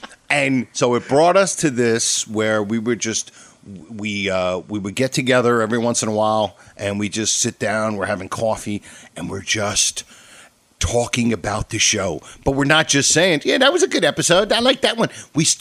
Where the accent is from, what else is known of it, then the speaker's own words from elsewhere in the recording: Parsippany, New Jersey, United States; I grew up in the tough streets of Parsippany, New Jersey.